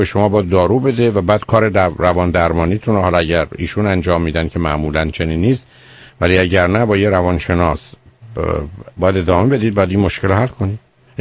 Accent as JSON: {"language": "Persian", "country": "Iran", "said": "ما ایرانی هستیم"}